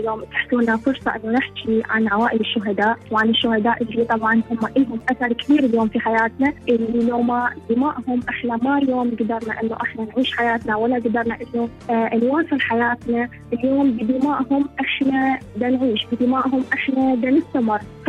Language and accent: Arabic; Iraq; من العراق.